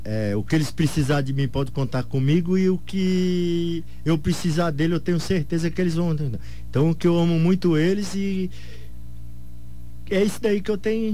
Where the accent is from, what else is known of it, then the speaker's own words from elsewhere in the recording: Douradina, Mato Grosso do Sul, Brazil; Sou de Douradina.